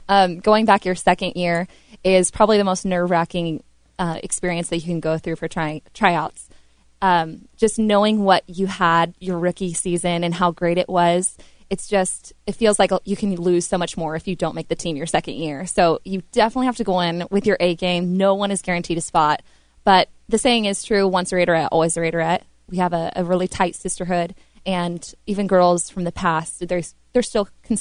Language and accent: English; Newark, California, United States; I'm originally from Newark, California, so I'm a Bay Area girl, born and raised.